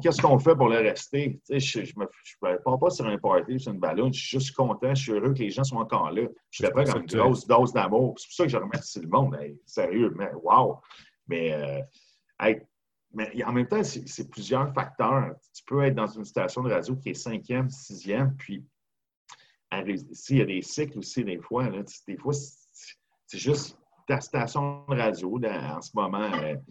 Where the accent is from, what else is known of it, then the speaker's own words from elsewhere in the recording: Montreal, Quebec, Canada; je suis un Montréalais. Je voulais revenir à Montréal.